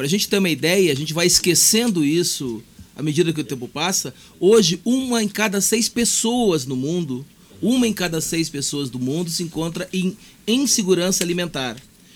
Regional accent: Brazil; como brasileiro, nos ajuda muito

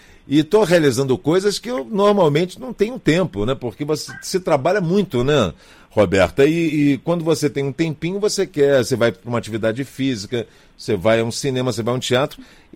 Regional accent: Rio de Janeiro, Brazil; Eu, como sou carioca, E carioca, você sabe, adora um bom papo

